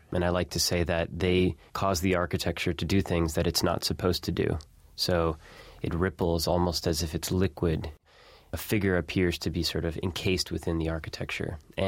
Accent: Miami, Florida, United States; also born or lived in Cleveland; now in New York, United States; Well, I was born in Cleveland, and I grew up in Miami, and now I live in New York.

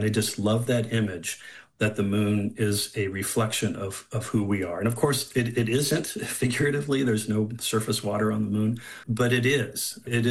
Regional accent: Indianapolis, Indiana, United States; now in Utah, United States; I grew up in Indianapolis, Indiana, not a place of sublime landscapes, just to be gentle about that.

